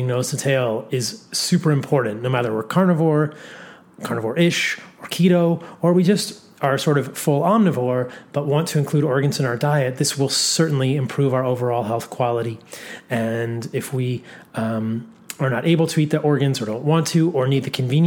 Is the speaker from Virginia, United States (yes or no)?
yes; Virginia, United States; A lot of viewers may know that I grew up in Virginia as an East Coaster, and I'm now in the West